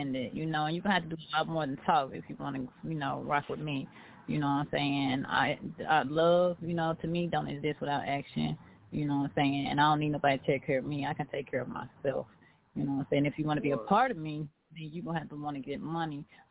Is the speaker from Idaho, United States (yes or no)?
no; Memphis, Tennessee, United States; now in Oakland, United States; But I'm from Memphis, straight out of Memphis is my hashtag. I've been on the West Coast for a year and a half.